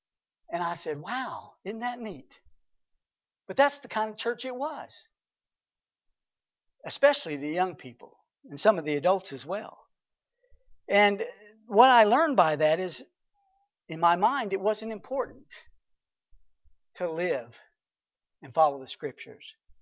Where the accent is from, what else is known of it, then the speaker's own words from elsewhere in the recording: Texas, United States; because I liked Texas when I was there growing up, and so I told him I was from Texas